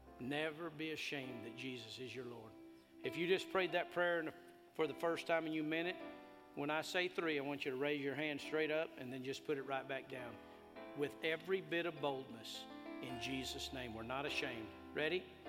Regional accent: New Mexico, United States; I was from New Mexico, yeah.

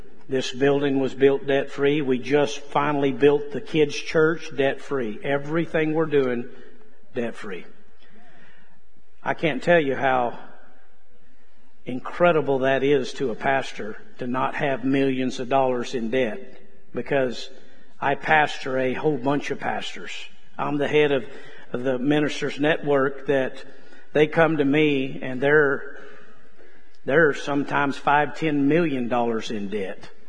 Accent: Casa Grande, Arizona, United States; born there; growing up just in a ranching family, most everybody knows Dad worked for the Duke, John Wayne, when I was born in Casa Grande, Arizona. And so all we knew is just cowboy life.

